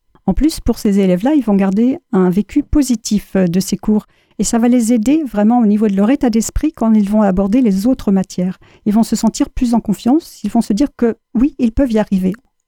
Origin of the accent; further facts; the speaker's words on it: France; Ah non, je l'attendais cette question. Je suis française.